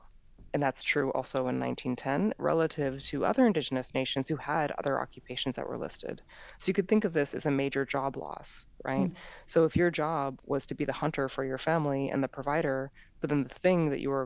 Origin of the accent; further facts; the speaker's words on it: Alberta, Canada; I'm Canadian and I'm originally from a province called Alberta. It's kind of the Texas of Canada.